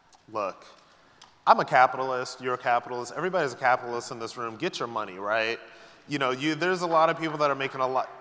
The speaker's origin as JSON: {"language": "English", "region": "New York", "country": "United States", "said": "I'm from New York."}